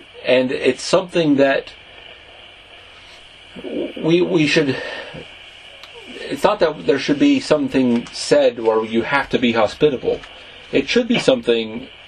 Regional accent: United States; Like, so as an American, people were hospitable to us when they knew we were visiting the country. You could hear my accent and you could tell, oh yeah, they're not from here.

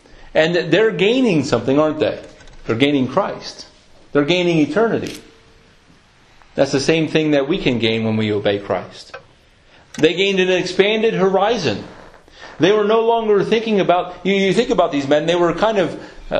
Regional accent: United States; Especially as an American, it's hard because we don't want somebody ruling over us.

